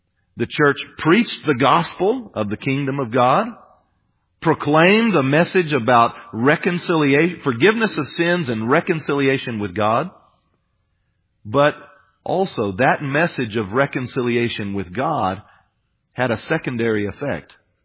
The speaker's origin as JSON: {"language": "English", "country": "United States", "tie": "born or raised there", "said": "Years ago, growing up in the United States, I would not have been able"}